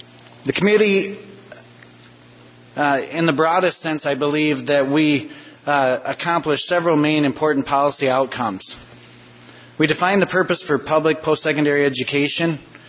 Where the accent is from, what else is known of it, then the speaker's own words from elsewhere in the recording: Madison, South Dakota, United States; I was happy to actually host our group in my hometown of Madison, where we toured Dakota State University.